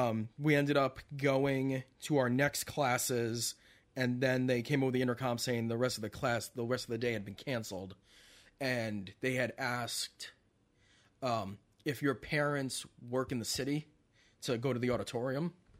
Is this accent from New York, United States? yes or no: yes; Brooklyn, New York, United States; born there; also born or lived in Northeast Pennsylvania; Yeah, I was born in Brooklyn, so I still had family in New York, in the city, and I lived in Northeast Pennsylvania at the time.